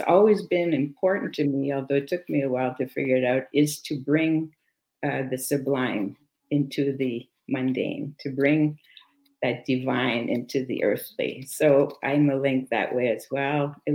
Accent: Canada; first language French; English is a second language; I grew up in Canada in a French-Canadian home. A Catholic home. And when I was 11, we moved from the town into the city, and I had to go to an English school.

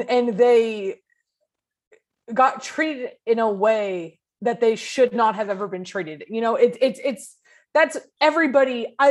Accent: California, United States; Now I'm from California. If I'm in Oakland, I don't care who's walking down the fucking street.

